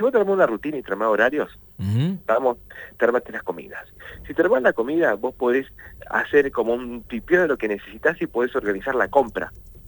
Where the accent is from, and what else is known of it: Argentina